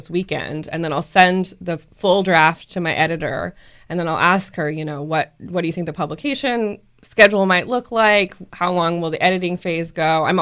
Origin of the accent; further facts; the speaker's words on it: California, United States; also born or lived in Ohio, United States / Texas, United States; I'm from California, living in Ohio, living in Texas